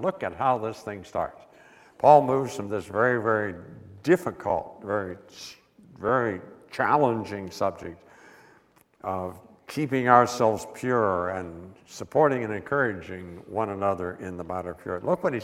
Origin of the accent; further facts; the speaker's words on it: West Virginia, United States; I grew up in West Virginia, out in the Eastern Panhandle, I was in a position where the bumper between the South and the North went right across our household.